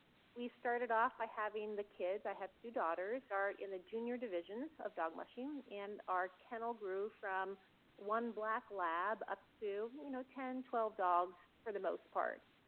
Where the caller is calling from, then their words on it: Anchorage, Alaska, United States; I'm calling from Anchorage.